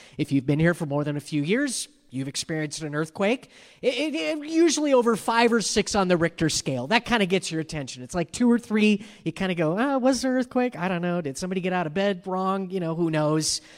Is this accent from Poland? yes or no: no; San Bernardino, California, United States; I'm from the Inland Empire, San Bernardino